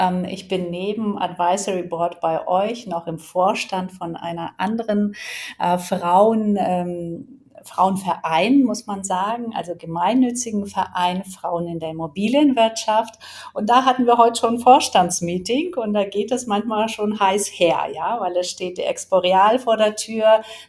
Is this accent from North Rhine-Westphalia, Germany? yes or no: no; Hamburg, Germany; Ich bin aus Hamburg